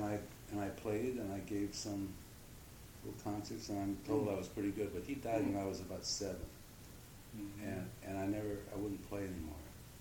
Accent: Chicago, Illinois, United States; Well, I was when I was born, my father was an intern in I think Cook County Hospital in Chicago.

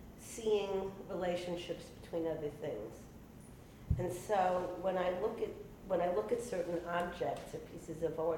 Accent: New York City, New York, United States; also born or lived in Brooklyn; I was born in New York, in Brooklyn, in 1944.

